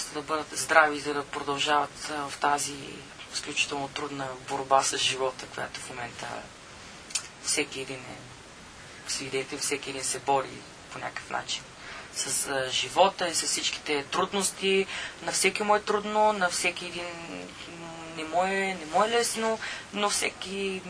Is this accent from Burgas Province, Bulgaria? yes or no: yes; Burgas, Burgas Province, Bulgaria; на другия ден трябва да съм в Бургас, в моя роден град